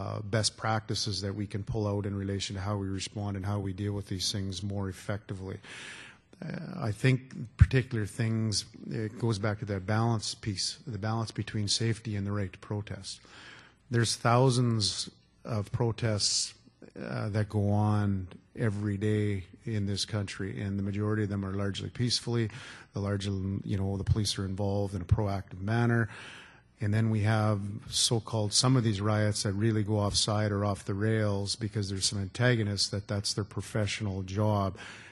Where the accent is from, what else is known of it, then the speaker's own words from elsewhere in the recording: Saskatchewan, Canada; I'm from Saskatchewan, so I don't know all the details in relation